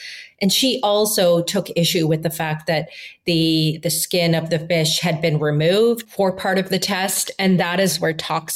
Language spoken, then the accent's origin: English; Canada; what, of course, interested me as a Canadian, as the Atlantic reporter.